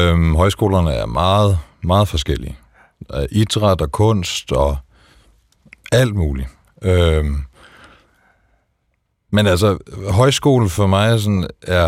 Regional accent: Vordingborg, Zealand, Denmark; Nej, jeg er opvokset i Vordingborg, lige i Nordstrøms.

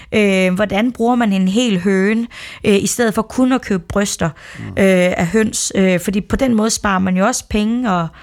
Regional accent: West Jutland, Denmark; born there; jeg er født i Vestjylland, så man holder måske lidt mere på traditionerne, end man gør i storbyerne

